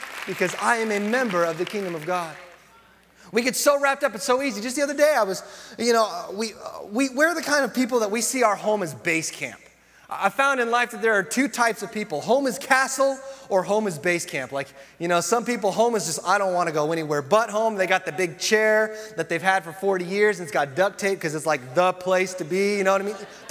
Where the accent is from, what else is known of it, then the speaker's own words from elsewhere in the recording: United States; born there; Because I was born in America.